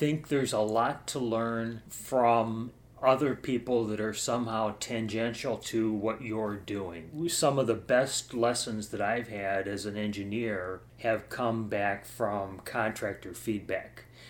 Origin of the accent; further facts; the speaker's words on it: Cleveland, Ohio, United States; also born or lived in Orlando; Yes, I grew up in Cleveland, and I lived most of my life there. There was a short period of time that growing up, I did live in Orlando, Florida.